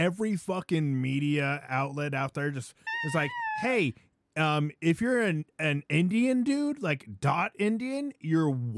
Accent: Philippines; I'm Filipino.

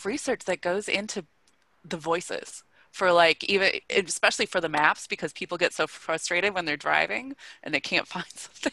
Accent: Midwest, United States; I mean, I'm from the Midwest and it took me a long time to stop saying you guys.

